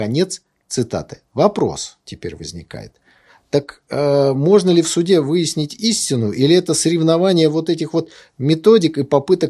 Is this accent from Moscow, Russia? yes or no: no; Saint Petersburg, Russia; Да, ну, я из Питера, я знаю эту фамилию.